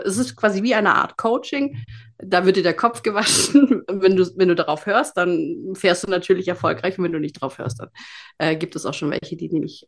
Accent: Baden-Württemberg, Germany; Ich komme ursprünglich aus Baden-Württemberg, wohne jetzt im verschneiten Bayern in einem kleinen, schönen Skidorf

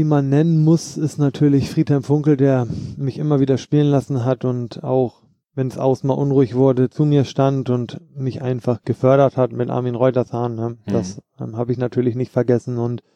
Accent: Hamburg, Germany; In Hamburg bin ich groß geworden und in Frankfurt ist meine fußballerische Heimat

